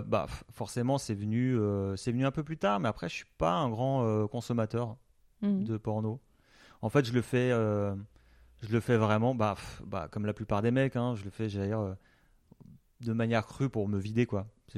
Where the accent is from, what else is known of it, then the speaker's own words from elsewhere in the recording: Grand Est, France; donc moi je suis alsacien, j'étais en vacances en Turquie.